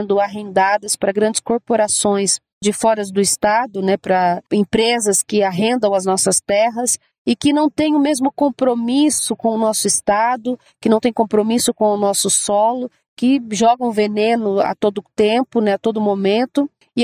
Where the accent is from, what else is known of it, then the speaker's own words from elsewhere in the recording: Dourados, Mato Grosso do Sul, Brazil; sou aqui de Dourados, Mato Grosso do Sul.